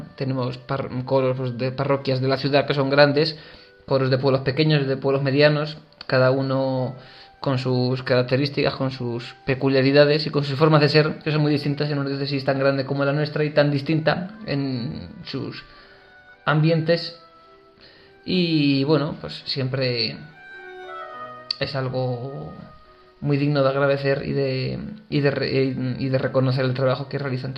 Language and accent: Spanish; San Clemente, Castilla-La Mancha, Spain; cuando antes de venir al seminario, en mi pueblo, en San Clemente, ya iba a clases de piano.